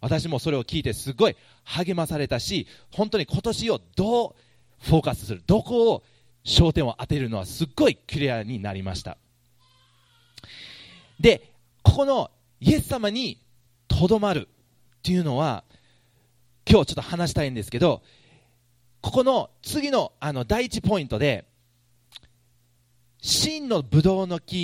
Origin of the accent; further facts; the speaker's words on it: Kumamoto, Japan; 私は熊本に育って、そこはもう私の玄関をガラガラガラと開けたら田んぼがもうずらりとある場所なんです。で、右を見ると山があって、そこもうみかん畑があって、左を見ると有明海っていうすごい大きい海があるんですけど